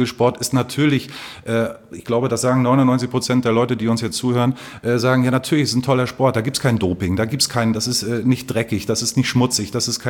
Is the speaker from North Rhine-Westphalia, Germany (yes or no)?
no; Rostock, Mecklenburg-Vorpommern, Germany; auch als Rostocker sage ich